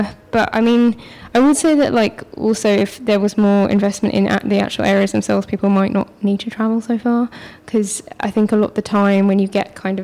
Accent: East of England, United Kingdom; I'm from Norfolk, and a lot of my friends had to travel to school

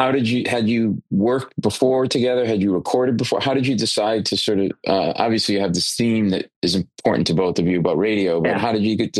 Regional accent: Rhode Island, United States; I grew up in Rhode Island in New England

